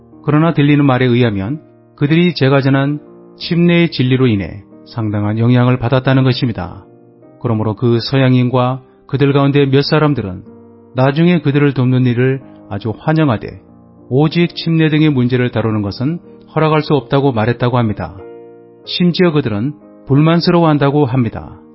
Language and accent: Korean; Yongam, South Korea; 육신으로 말하면 용암은 저의 고향입니다.